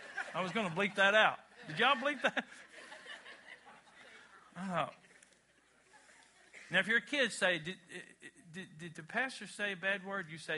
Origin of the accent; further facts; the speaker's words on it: Kentucky, United States; We're from Kentucky, where he didn't believe in kindergarten and preschool.